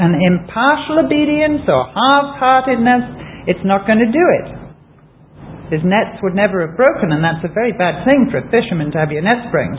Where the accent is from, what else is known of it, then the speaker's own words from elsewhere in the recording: England, United Kingdom; Fortunately, I'm English.